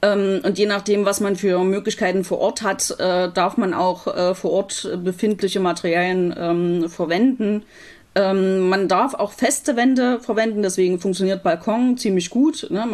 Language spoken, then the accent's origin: German; Leipzig, Saxony, Germany; Ja, ich bin ursprünglich aus Leipzig